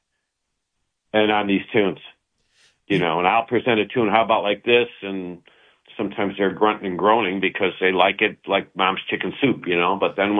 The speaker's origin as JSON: {"language": "English", "town": "Chicago", "region": "Illinois", "country": "United States", "tie": "born or raised there", "said": "I grew up in Chicago. In Chicago, we had the Old Town School of Folk Music"}